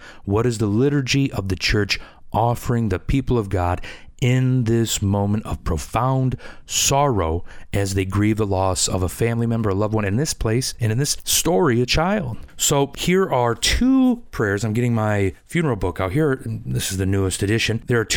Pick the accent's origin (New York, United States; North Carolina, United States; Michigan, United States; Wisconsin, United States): Michigan, United States; I was reading some news coming out of my home state of Michigan.